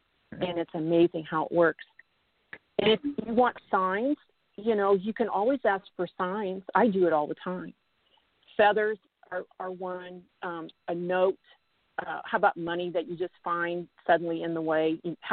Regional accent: Midwest, United States; I'm a Christian, and I grew up in the Midwest.

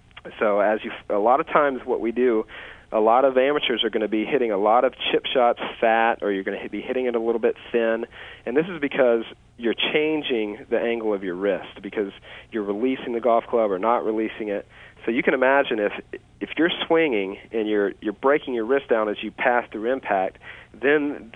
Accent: Atlanta, Georgia, United States; And a good just mechanical short game tip that my instructor that I grew up learning from in Atlanta taught me

